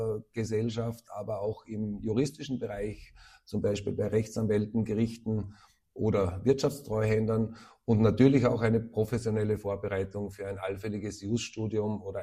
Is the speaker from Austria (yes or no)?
yes; Carinthia, Austria; now in Feldkirch, Austria; Ich bin geboren und aufgewachsen in Kärnten und dann, weil sich das idealerweise damals so ergeben hat, nach Vorarlberg gekommen.